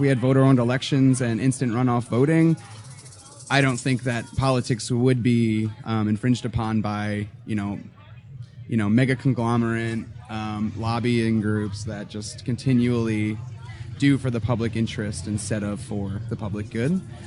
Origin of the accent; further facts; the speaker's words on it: New York, United States; Well, originally, I'm from New York. I'm a New Yorker.